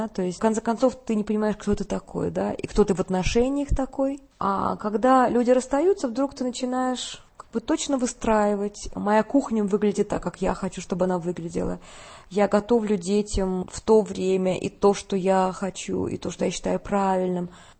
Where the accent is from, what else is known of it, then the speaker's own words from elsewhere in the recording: Russia; Ну, это же мой родной язык. Я думаю, что я уже достаточно нагулялась по Европе. Очень бы хотелось вернуться в Россию.